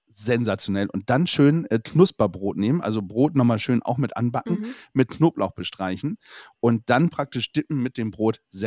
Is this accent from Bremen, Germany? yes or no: yes; Bremerhaven, Bremen, Germany; auch für meine Heimat, für Bremerhaven.